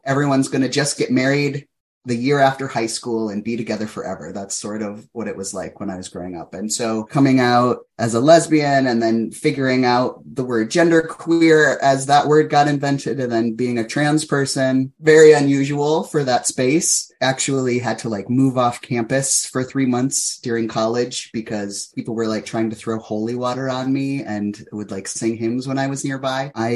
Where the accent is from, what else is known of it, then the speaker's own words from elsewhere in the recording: South Dakota, United States; I grew up in South Dakota, which for folk who don't even know where South Dakota is on the map, if you fold the United States in half and fold it in half the other way, you'll get to South Dakota.